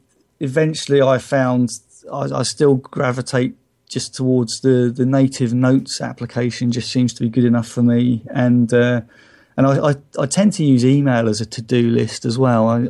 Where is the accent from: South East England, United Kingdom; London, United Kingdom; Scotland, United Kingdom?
South East England, United Kingdom; accent: Hampshire; And maybe it just doesn't understand my Hampshire accent.